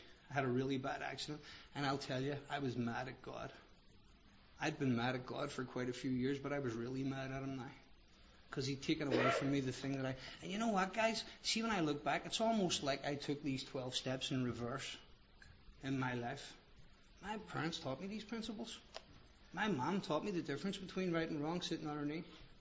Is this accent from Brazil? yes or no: no; Belfast, Northern Ireland, United Kingdom; I'm Irish. I like to fight.